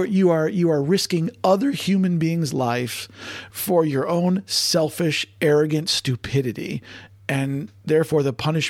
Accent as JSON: {"language": "English", "region": "Ohio", "country": "United States", "tie": "born or raised there", "said": "when I grew up in Ohio"}